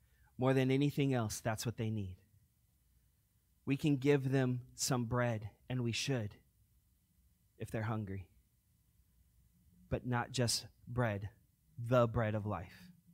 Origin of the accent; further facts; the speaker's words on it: Long Beach, California, United States; And in my growing up in Long Beach, I connected more with, you know, the hip-hop culture, right?